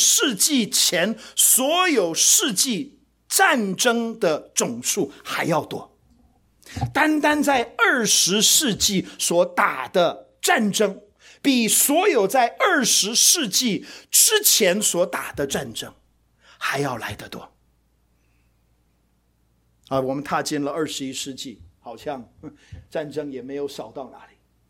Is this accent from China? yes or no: no; Taipei, Taiwan; 我记得小时候在台北生活，有一次不晓得去哪里